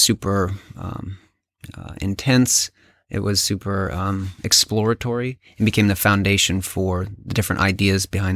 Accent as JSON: {"language": "English", "region": "Colorado", "country": "United States", "lives_now": "Ohio, United States", "said": "I'm from Western Colorado."}